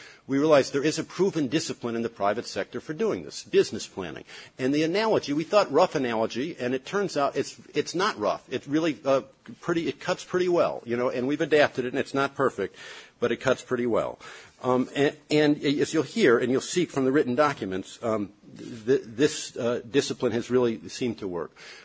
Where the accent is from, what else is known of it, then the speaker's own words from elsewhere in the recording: Chicago, Illinois, United States; I'm from Chicago. We have almost 1,300 units of government.